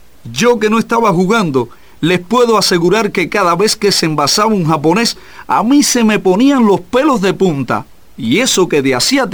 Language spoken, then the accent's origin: Spanish; Cuba; Ellos saben de lo amable que somos los cubanos